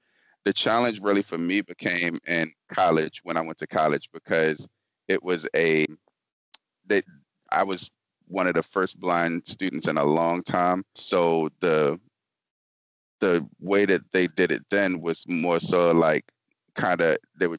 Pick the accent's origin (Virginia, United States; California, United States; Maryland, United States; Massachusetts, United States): Maryland, United States; Baltimore; Born and raised in Baltimore City, went to public schools, and also I graduated from Morgan State University. Proud graduate in 2006.